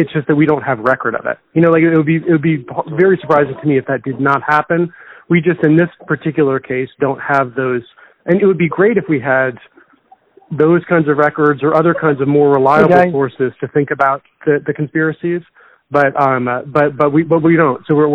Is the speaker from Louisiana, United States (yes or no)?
yes; New Orleans, Louisiana, United States; I grew up in New Orleans.